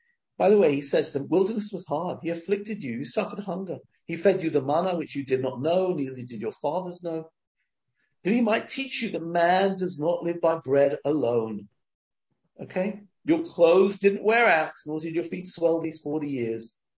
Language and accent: English; England, United Kingdom; now in Israel; You know, I grew up in England.